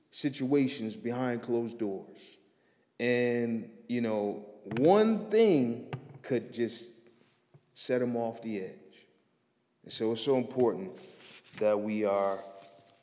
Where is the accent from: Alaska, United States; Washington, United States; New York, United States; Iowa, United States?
New York, United States; Buffalo; My personal story is I am from Buffalo, New York, born and raised, east side of Buffalo.